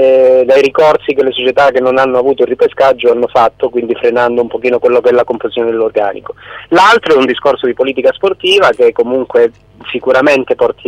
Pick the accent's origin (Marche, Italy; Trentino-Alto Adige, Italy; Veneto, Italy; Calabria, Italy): Calabria, Italy; l'interesse che tutti quanti noi da Calabrese abbiamo perché ciò accada